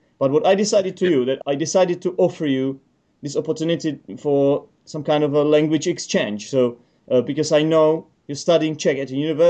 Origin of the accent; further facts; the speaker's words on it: England, United Kingdom; I mean, we are English, right?